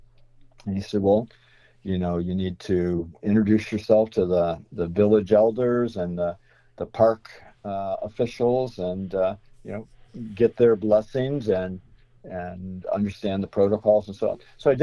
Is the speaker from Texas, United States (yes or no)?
no; Toledo, Ohio, United States; You know, it's Toledo made me who I am, and I'm you know, forever grateful and loyal to Toledo as my hometown.